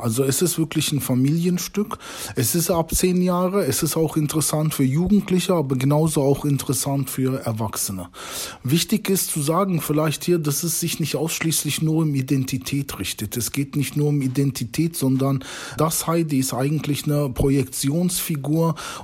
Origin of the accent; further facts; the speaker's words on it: Germany; ich bin in Deutschland geboren. Ich kenne letztendlich kein anderes Land oder habe nie in einem anderen Land gewohnt.